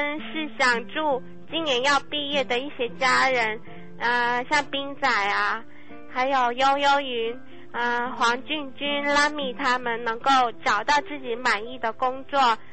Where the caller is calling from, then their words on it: Huizhou, Guangdong, China; 你好，我是惠州的